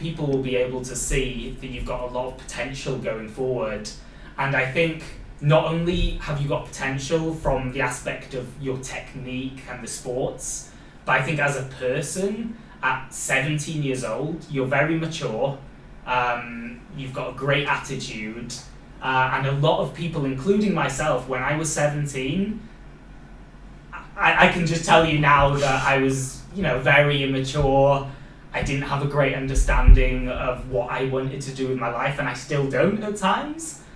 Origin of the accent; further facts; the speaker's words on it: Wales, United Kingdom; accent: Welsh; I think because I've got my Welsh accent coming through.